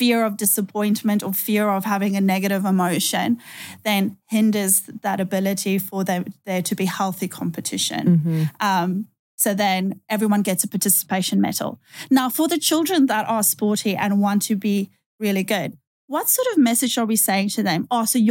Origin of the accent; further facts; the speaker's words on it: South Africa; born there; moved away; I do come from a different country. So I was born in South Africa